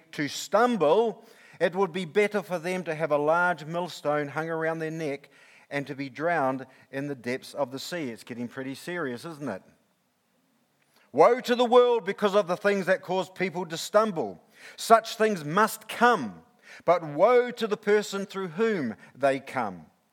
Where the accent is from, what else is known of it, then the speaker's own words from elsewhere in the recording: New Zealand; and of course I'm a Kiwi and an All Black fan.